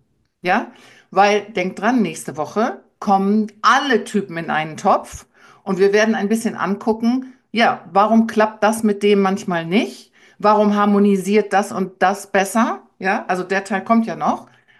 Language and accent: German; Lower Saxony, Germany; eigentlich mit Holland im Herzen aufgewachsen, weil ich komme ursprünglich aus Ostfriesland und auf der anderen, Entschuldigung, auf der anderen Seite war immer Groningen, also Holland gehört in mein Leben.